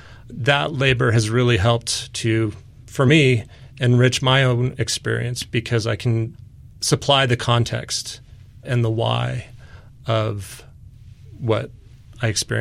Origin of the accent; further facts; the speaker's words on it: Seattle, Washington, United States; So my mom grew up in Ephraim, Utah. I grew up in Seattle.